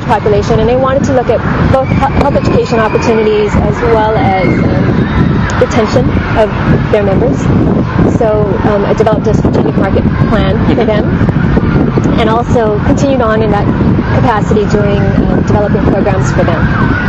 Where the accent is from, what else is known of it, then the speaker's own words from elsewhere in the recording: Honolulu, Hawaii, United States; And then I was raised in Nu'uanu, where my parents still live. Born and raised in Nu'uanu.